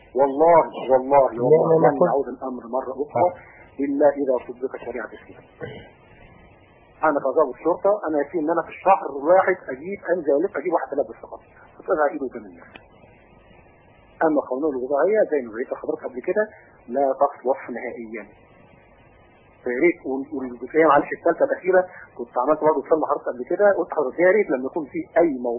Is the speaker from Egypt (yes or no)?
yes; Egypt; عندنا في مصر